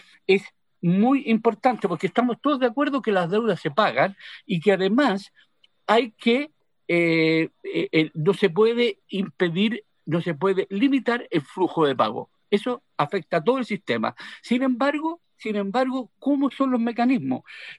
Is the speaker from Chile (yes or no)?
yes; Chile; Las personas todavía somos, los consumidores chilenos, respetuosos de la ley.